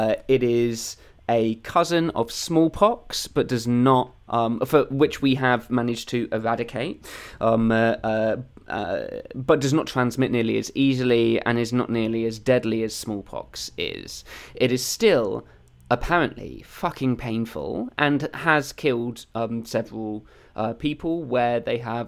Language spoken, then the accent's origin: English; Bristol, South West England, United Kingdom; accent: Bristolian; I might volunteer my time in, like, some West Country seats and really ham up my Bristolian accent.